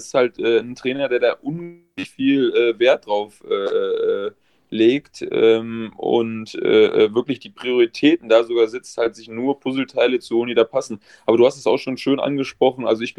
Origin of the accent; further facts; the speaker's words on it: Düsseldorf, North Rhine-Westphalia, Germany; ich bin ursprünglich aus Düsseldorf, in Düsseldorf mit meinen Eltern gefeiert